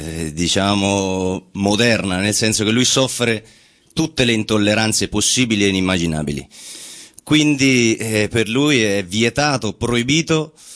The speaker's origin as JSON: {"language": "Italian", "region": "Umbria", "country": "Italy", "said": "Non sono napoletano, io sono umbro."}